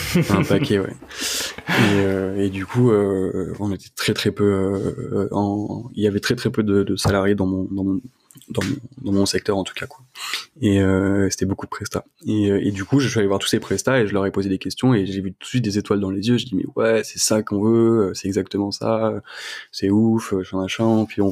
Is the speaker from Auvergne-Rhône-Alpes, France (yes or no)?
no; Meudon, Île-de-France, France; moi, j'ai grandi à Meudon, donc dans le 92